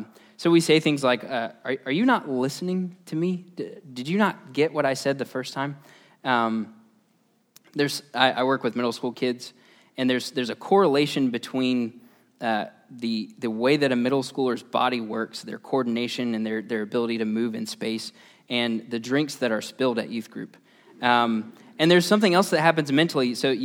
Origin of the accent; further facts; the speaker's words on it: United States; Maybe it's because I was raised in the PCA, or maybe it's because I'm American and I am educated